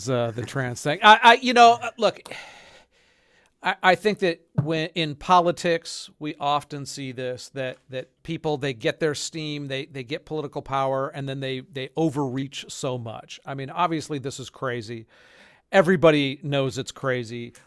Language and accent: English; California, United States; And I grew up in Southern California.